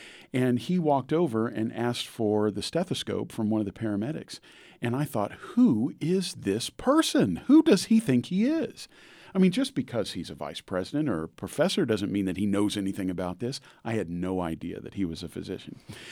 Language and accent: English; Round Rock, Texas, United States; So I grew up in Round Rock, so I'm kind of a hometown boy.